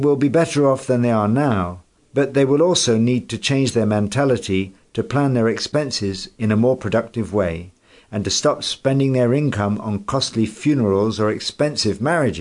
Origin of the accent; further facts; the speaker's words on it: Agovie, Atlantique, Benin; I'm from Agovie, a small village in the sub-district of Agbanou, Alada, in the south of Benin. In case you don't know, it's a village where all the people are linked by family bonds.